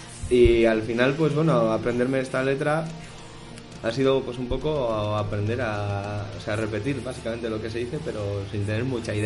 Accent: Burgos, Castile and León, Spain; also born or lived in Málaga; yo nací en la Tierra del Fuego, porque nací en Málaga, pero bueno, toda mi vida he vivido ahí en Burgos, y llevo aquí 8 años estudiando y así.

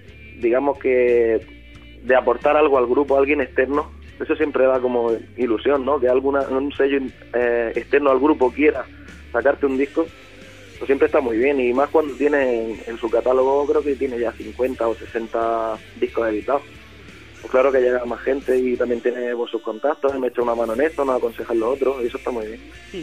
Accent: Almería, Andalusia, Spain; también somos de Almería, aquí hay un desierto

